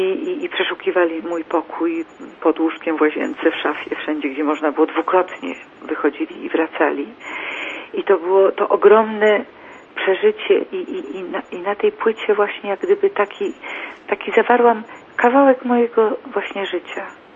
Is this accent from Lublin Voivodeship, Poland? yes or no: no; Poznań, Greater Poland Voivodeship, Poland; jestem z Poznania